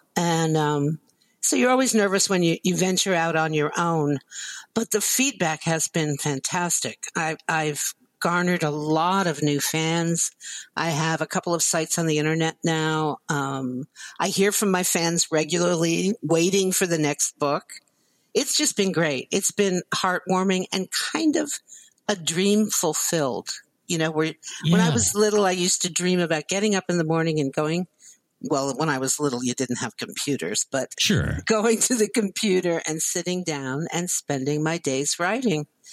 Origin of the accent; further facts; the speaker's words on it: Canton, Ohio, United States; I was born in Canton, and then I was an Air Force brat for 6 years as my father traveled all over. Then I came back to Canton, and I stayed there through high school.